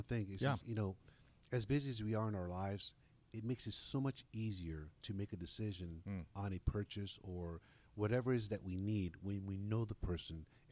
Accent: Queens, New York, United States; also born or lived in Brooklyn; I was born in Brooklyn, but I grew up in Jamaica, Queens.

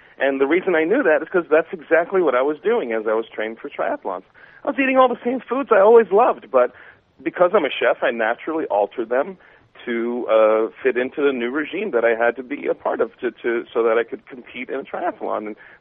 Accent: Queens, New York, United States; Yeah, I grew up in Queens. Everyone had candy.

